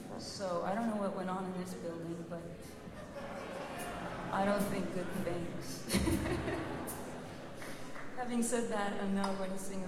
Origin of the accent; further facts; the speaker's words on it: Canada; I'm from Canada, so I don't quite understand.